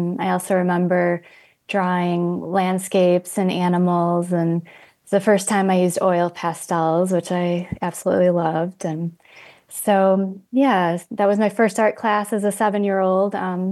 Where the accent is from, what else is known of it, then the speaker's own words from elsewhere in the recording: South Holland, Illinois, United States; Yeah, I grew up in South Holland, Illinois, south suburb, Chicago.